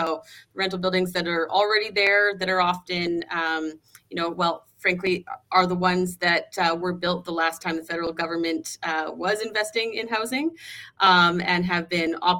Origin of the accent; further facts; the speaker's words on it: Calgary, Alberta, Canada; Growing up in Calgary